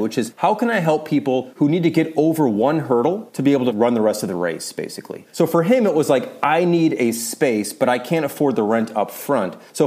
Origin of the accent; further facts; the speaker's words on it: Midwest, United States; Maybe it's a Midwestern upbringing. I grew up in the Midwest in the US.